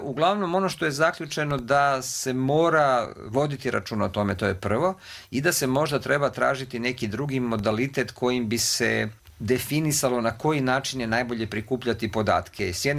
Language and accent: Serbian; Republika Srpska, Bosnia & Herzegovina; kod nas u Bosni i Hercegovini ili u Republici Srpskoj to možda uređenije